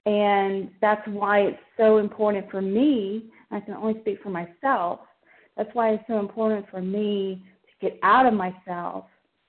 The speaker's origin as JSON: {"language": "English", "region": "Tennessee", "country": "United States", "said": "I'm from Tennessee, and I've been on this line now for about 6 months, and I'm learning so much."}